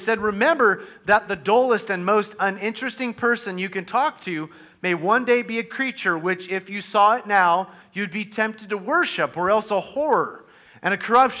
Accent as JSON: {"language": "English", "region": "the South", "country": "United States", "said": "Oh, we're from the South, big deal, cicada."}